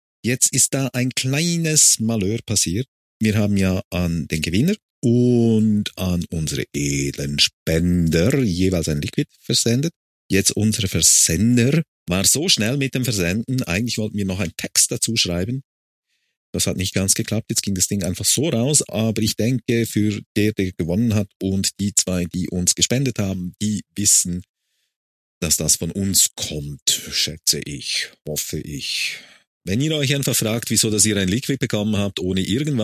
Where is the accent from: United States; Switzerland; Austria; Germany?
Switzerland; Wir sind Schweizer, langsam wir Schweizer.